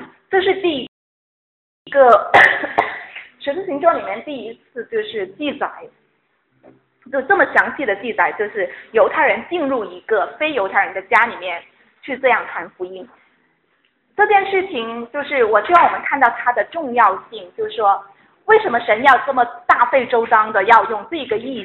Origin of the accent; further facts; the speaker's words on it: China; moved away as an adult; now in Canada; 作为中国知识分子。从大陆来移民到加拿大，我们自己有没有文化上或者是背景上的一些框框局限？